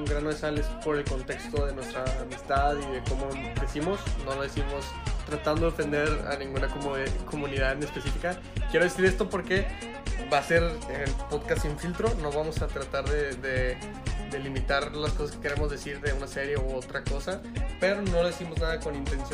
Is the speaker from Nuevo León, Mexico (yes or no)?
yes; Monterrey, Nuevo León, Mexico; soy de Monterrey